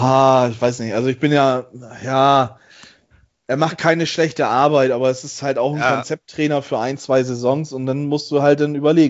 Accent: Bremen, Germany

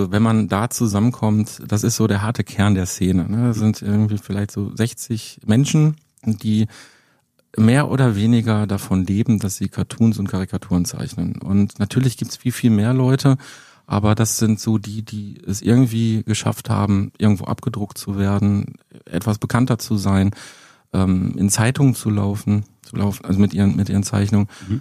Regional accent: Herten, North Rhine-Westphalia, Germany; also born or lived in Herne; ich komme ja ursprünglich aus Herten. Also ich bin in Herne geboren, ich habe bis vor ein paar Jahren in Herten gewohnt.

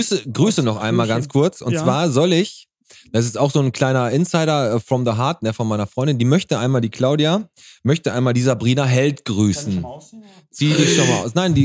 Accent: Fuhlenbrock, North Rhine-Westphalia, Germany; ich komme aus Fuhlenbrock

